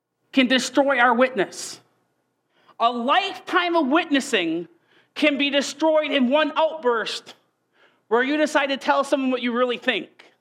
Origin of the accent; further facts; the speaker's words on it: Wisconsin, United States; I will assume most of you, we come from Wisconsin, so I hope most of you know where milk comes from, right?